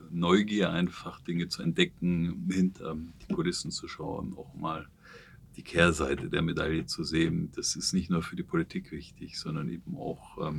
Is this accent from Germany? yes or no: yes; Saxony, Germany; Ich komme im Prinzip aus einem ganz kleinen 150 Seelendorf in Sachsen, also habe sozusagen einen sächsischen Migrationshintergrund.